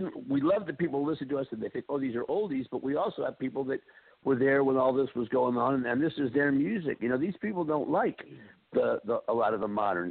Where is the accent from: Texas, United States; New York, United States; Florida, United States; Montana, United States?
Florida, United States; moved away as an adult; also born or lived in Los Angeles / New Jersey; now in North Carolina, United States; I was born in Florida. I was there till I was 18, then was in L.A. for about 48 years, went to Jersey for 2 years, got married to this girl, and then came back to North Carolina